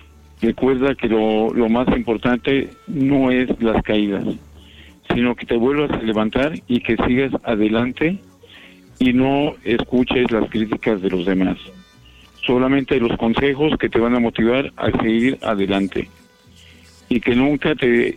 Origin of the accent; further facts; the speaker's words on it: Tepetlaxtoc, State of Mexico, Mexico; que soy de aquí, de Tepetlaxtoc, Estado de México.